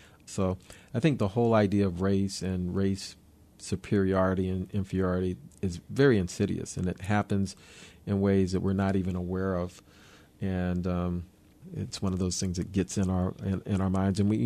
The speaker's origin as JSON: {"language": "English", "region": "Florida", "country": "United States", "tie": "born or raised there", "said": "I grew up in Florida, so this the South. I was in a segregated school."}